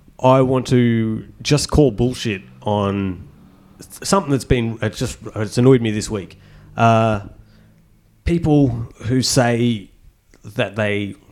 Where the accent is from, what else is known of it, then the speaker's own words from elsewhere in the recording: Junee, New South Wales, Australia; People's minds are blown when I talk about growing up in Junee and there just being dogs in the street that you had to watch out for.